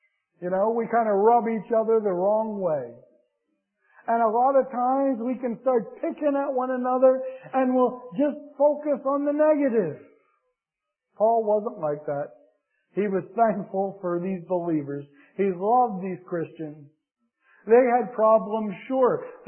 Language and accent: English; Pennsylvania, United States; I learned English north of the Mason-Dixon line up there in Pennsylvania.